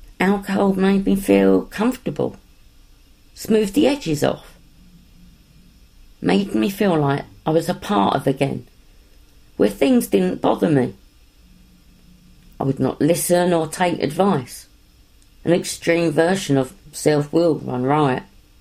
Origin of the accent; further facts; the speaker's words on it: Plymouth, South West England, United Kingdom; also born or lived in Lambeth; I was born in Lambeth, South London, but grew up in Plymouth.